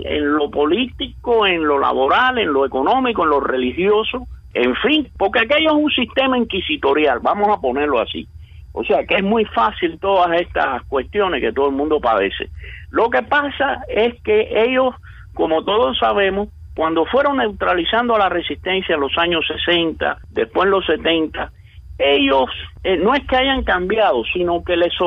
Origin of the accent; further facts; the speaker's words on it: Cuba; moved away; Yo al menos, que salí en diciembre del 79 de Cuba